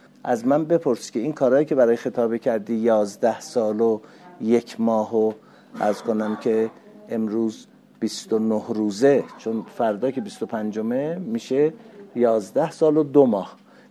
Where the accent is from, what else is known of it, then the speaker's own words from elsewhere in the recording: Mianeh, East Azerbaijan, Iran; من از سابق که بچه‌ام بودم تو ده خودمون، تو شهر خودمون میانه، میدیدم که در ایام عید خانوما در حجاب میشن